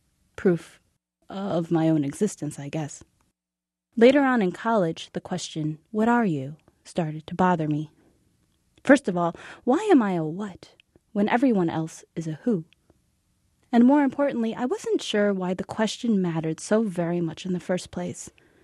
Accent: Oshkosh, Wisconsin, United States; born or raised there

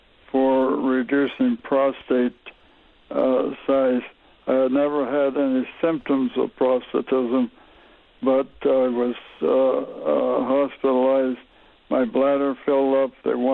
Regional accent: Kansas, United States; I was born and raised in Kansas with a fair skin, strawberry blonde hair.

